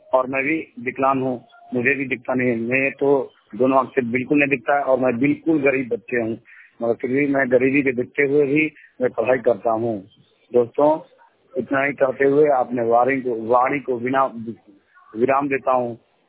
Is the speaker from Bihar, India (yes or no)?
no; Paraspur, Uttar Pradesh, India; और मैं class 7th में पढ़ता हूँ और मेरा जिला गाजीपुर है, ग्राम पारासपुर, पोस्ट हरमनपुर, ब्लॉक बारा चावल, तहसील मोहम्मदाबाद से बात कर रहा हूँ।